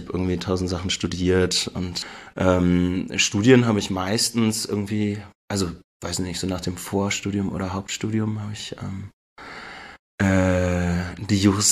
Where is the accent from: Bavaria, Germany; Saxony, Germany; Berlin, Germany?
Berlin, Germany; Ich komme eigentlich aus Berlin, bin da geboren und aufgewachsen und dann habe ich diverse Dinge getan in meinem Leben und als letztes, bevor ich nach Memmingen gegangen bin, Schauspiel studiert in Ludwigsburg, in der Nähe von Stuttgart.